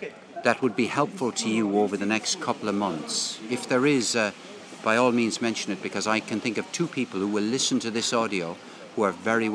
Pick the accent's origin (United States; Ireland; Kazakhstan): Ireland; Limerick, Munster; born there; now in Cork, Ireland; I live in Cork, but I actually was born in this city. I was born